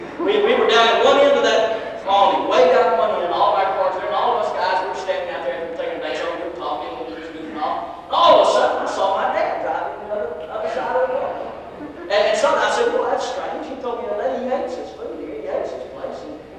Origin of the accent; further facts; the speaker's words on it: Fort Worth, Texas, United States; As I mentioned, I grew up in Fort Worth. My dad worked for the city of Fort Worth all of his life.